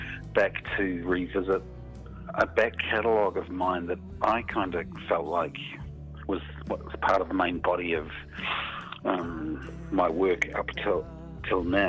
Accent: New Zealand; being a Kiwi, enjoyed my cups of tea

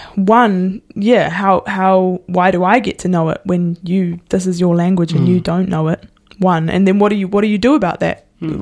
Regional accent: New Zealand; first language Maori; And I too often acknowledge the privilege that I've had in having te reo Māori as my first language.

